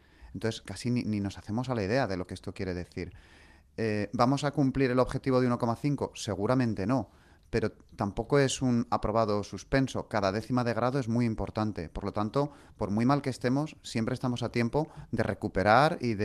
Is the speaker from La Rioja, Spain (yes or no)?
no; Madrid, Community of Madrid, Spain; o en Madrid, por ejemplo, que es de donde yo vengo